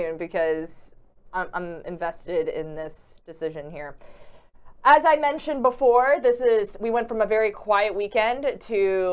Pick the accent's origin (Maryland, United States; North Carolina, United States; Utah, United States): Maryland, United States; like, I'm from Maryland, and I'm thinking NCAAs is in Virginia.